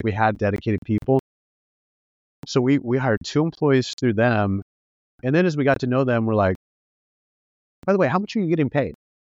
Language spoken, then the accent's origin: English; Iowa, United States; I grew up in Iowa. And in Iowa, it's like everybody took the bus to school.